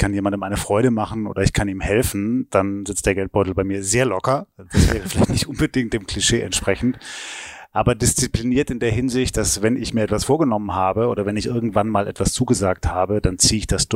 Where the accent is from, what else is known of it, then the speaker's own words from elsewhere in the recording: Stuttgart, Baden-Württemberg, Germany; born there; glaube, jeder echte Schwabe würde heraushören, dass ich eigentlich nur ein Neigschmeckter bin. Ich bin zwar in Stuttgart geboren